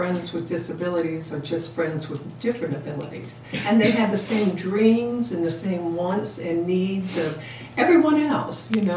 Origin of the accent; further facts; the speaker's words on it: Evansville, Indiana, United States; because I'm from Evansville, and we're having it at Boonville, which is very close to Evansville